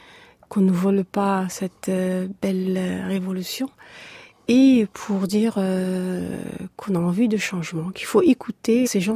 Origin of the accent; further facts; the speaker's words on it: Algeria; moved away as an adult; J'ai perdu mes contacts, de toute façon, dès que je suis partie d'Algérie en 99.